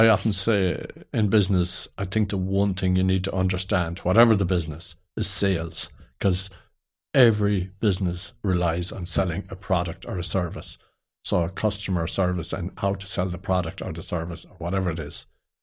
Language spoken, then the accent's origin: English; Ballina, Connacht, Ireland; I was living in Ballina. I'm from Ballina in County Mayo.